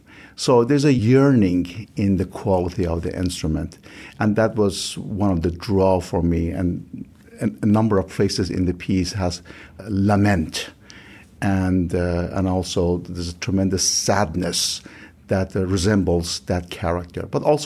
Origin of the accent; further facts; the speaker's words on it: Iran; I grew up in Iran, fascinated by the sound of the Persian bamboo flute called ney.